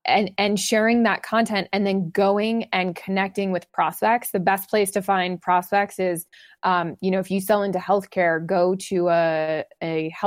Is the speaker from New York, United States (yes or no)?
no; Massachusetts, United States; Okay, good. So I grew up in Massachusetts.